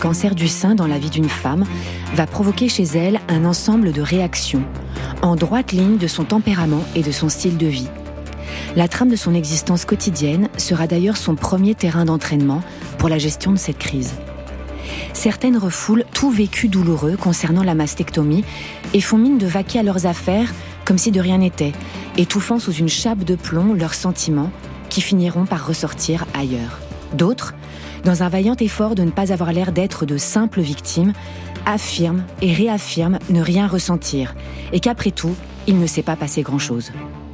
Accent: Levallois-Perret, Île-de-France, France; Alors moi, je suis une femme blanche. J'ai 50 ans et j'ai grandi dans une famille de classe moyenne, plutôt bourgeoise, à 50 mètres du périphérique, à Paris, et enfin, plus précisément à Levallois-Perret.

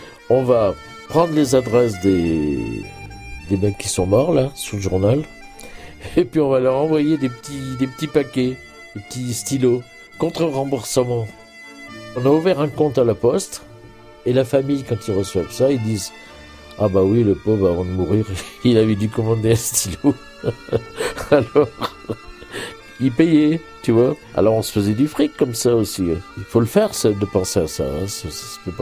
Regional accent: Auvergne-Rhône-Alpes, France; moved away as an adult; now in Paris, France; Je suis né dans le Beaujolais. J'en avais marre de la province, moi. Je n'étais pas fait pour vivre dans mon bled, là, tu vois. Alors, je me suis barré avec ma valise, je suis arrivé à Paris.

